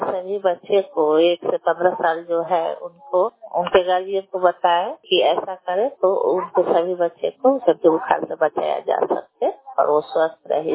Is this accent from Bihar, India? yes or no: yes; Bihar, India; मैं गुड़मिया पंचायत की निवासी हूँ। हम लोग जीविका से जुड़े हुए हैं, जीविका में सीएम पद पर काम करते हैं।